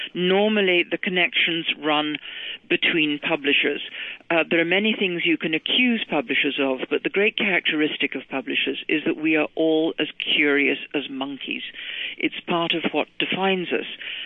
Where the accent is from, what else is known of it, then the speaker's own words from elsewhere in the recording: Scotland, United Kingdom; America, you can tell from my voice, I wasn't born in America, I'm a Scot.